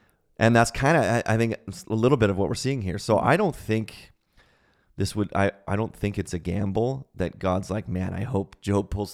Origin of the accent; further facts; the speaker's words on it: Ontario, Canada; So I'll tell you, well, I grew up in Ontario